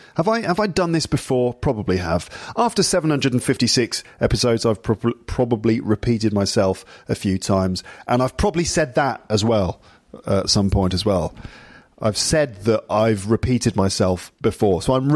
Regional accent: United Kingdom; accent: standard English; the main differences between standard English pronunciation, which is probably my accent

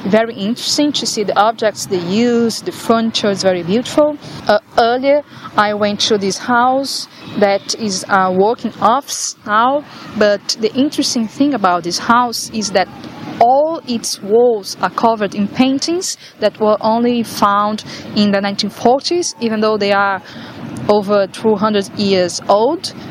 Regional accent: Brazil; English is a second language; now in Ireland; I come from Brazil to study in Ireland for 1 year to improve my English.

